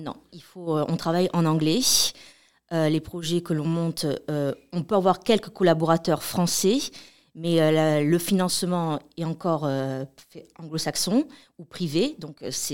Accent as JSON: {"language": "French", "country": "France", "moved": "yes", "lives_now": "Vancouver, Canada", "said": "je viens de France mais j'habite à peu près, ça fait plus de 10 ans que j'habite sur Vancouver."}